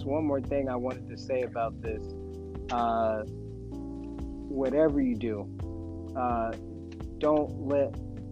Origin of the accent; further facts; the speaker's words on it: New Jersey, United States; I had friends abroad, I'm from New Jersey, so I have friends in New Jersey.